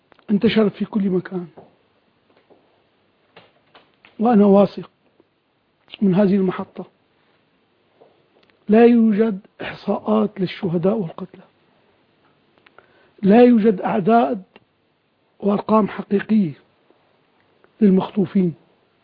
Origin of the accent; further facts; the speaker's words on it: Syria; عم نتساءل كسوريين.